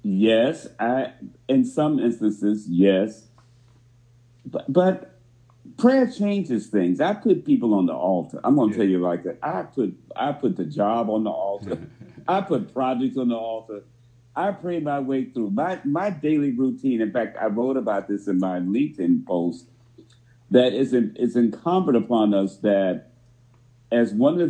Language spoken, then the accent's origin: English; Atlanta, Georgia, United States; born there; I was born in Atlanta. I grew up in a Christian home. We were raised Baptist.